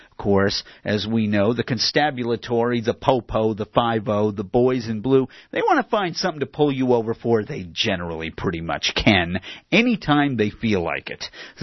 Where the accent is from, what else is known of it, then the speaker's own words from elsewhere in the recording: Massachusetts, United States; Also, as a child growing up in Massachusetts, I learned how to drive with one hand if I had to.